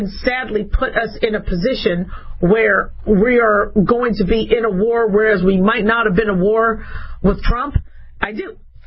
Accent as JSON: {"language": "English", "country": "United States", "said": "What I do know is, as a doctor and as an American, I don't like things done halfway."}